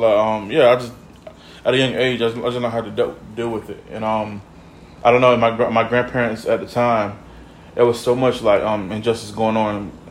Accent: North Carolina, United States; Like, growing up in North Carolina, you know, there's black, white, Mexicans, and Puerto Ricans, and Jamaicans.

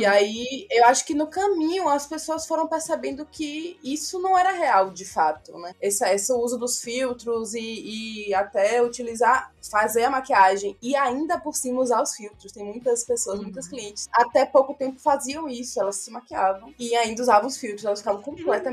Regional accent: Salvador, Bahia, Brazil; eu sou daqui de Salvador, trabalho com maquiagem aí há uns 5 anos, mais ou menos.

